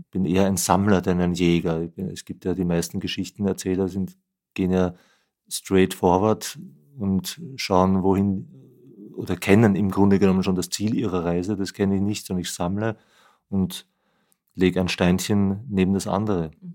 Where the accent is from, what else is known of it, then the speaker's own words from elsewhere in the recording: Vienna, Austria; Naja, ich bin Wiener. Bin in Wien geboren und aufgewachsen